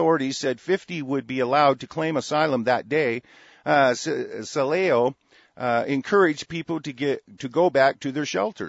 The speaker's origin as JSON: {"language": "English", "country": "United States", "tie": "born there", "said": "I feel so guilty for being born here and, you know, actually being an American national of this soil."}